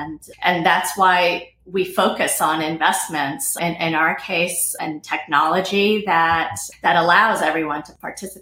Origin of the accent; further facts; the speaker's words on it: New Jersey, United States; We're immigrants. I went to public school in rural New Jersey.